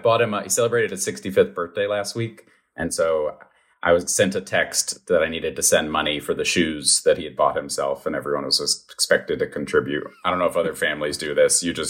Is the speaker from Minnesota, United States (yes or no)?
no; Roanoke, Virginia, United States; I grew up in Roanoke, Virginia. It's this surrounded by mountains in southwest Virginia in the Shenandoah Valley.